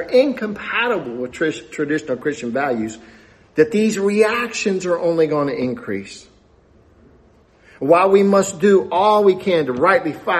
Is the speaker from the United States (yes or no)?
yes; the South, United States; accent: southern; I will continue to speak with my southern accent